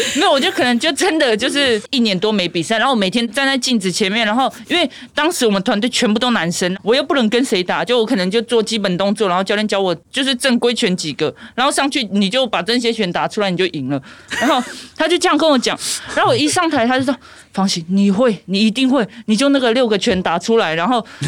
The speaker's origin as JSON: {"language": "Chinese", "town": "Hualien", "region": "Hualien County", "country": "Taiwan", "tie": "born or raised there", "said": "他们住花莲，我老家在花莲。"}